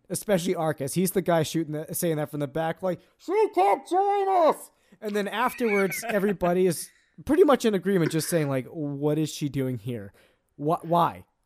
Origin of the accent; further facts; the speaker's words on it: United States; Because, also, I'm American, and Americans suck at geography.